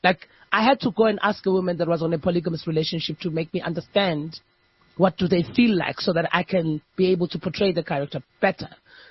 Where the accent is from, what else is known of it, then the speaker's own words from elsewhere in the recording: Empangeni, KwaZulu-Natal, South Africa; Mpangeni, anyway.